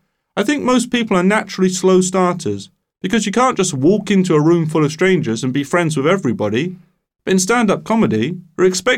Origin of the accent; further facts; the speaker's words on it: England, United Kingdom; I'm quite a regional comedian, in as much as being English. I tend to work best in England.